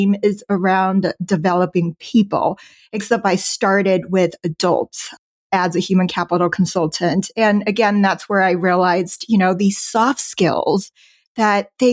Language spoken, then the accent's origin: English; Houston, Texas, United States; moved away as an adult; also born or lived in China; now in Southern California, United States; Yeah. So was born in China, came over to the United States to Houston, Texas.